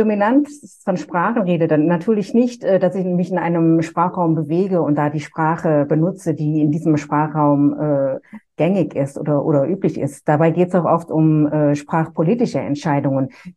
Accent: Düsseldorf, North Rhine-Westphalia, Germany; also born or lived in Opladen; now in Geneva, Switzerland; Ich bin in Opladen geboren, aber ich lebe, hatte dann ab dem 4. Lebensjahr in Düsseldorf gelebt.

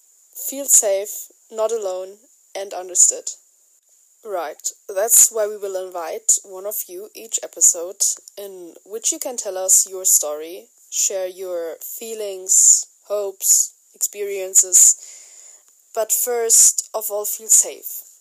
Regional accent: Arkansas, United States; 58 years old now. I grew up in Arkansas, in a transphobic family.

